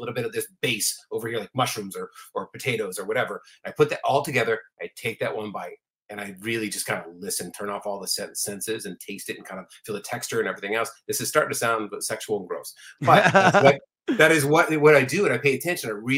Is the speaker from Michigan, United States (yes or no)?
no; San Diego, California, United States; I'm a kid from San Diego.